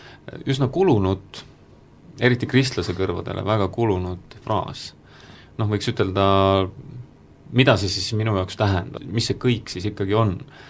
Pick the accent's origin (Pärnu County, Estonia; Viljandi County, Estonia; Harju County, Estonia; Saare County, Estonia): Harju County, Estonia; Tallinn; Mina tulen ka Tallinnast ja olen 35-aastane, mai 6, 28. päeval